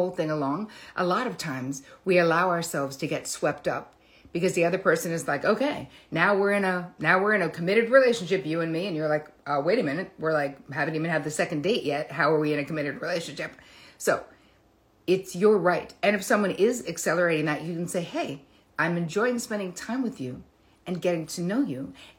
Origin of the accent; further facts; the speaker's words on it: United States; I don't know. I'm American.